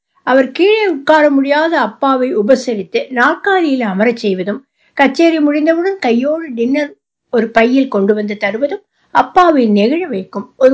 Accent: Coimbatore, Tamil Nadu, India; என் சிறு வயதில் நாங்கள் கோயம்புத்தூரில் இருந்தோம்.

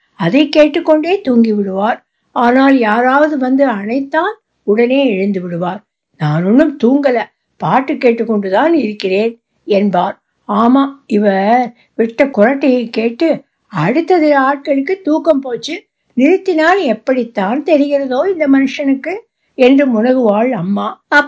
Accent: Coimbatore, Tamil Nadu, India; என் சிறு வயதில் நாங்கள் கோயம்புத்தூரில் இருந்தோம்.

